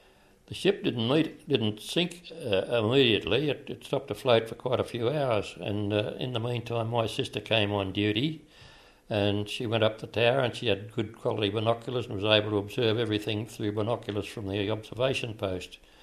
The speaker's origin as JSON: {"language": "English", "town": "Bega", "region": "New South Wales", "country": "Australia", "tie": "born or raised there", "said": "I'm a resident of Kallaroo. I was born in Bega and I've lived here all my life, except for 4 years and 4 months that I spent in the services during the war, in the AIF, as a matter of fact. … I'm a third generation."}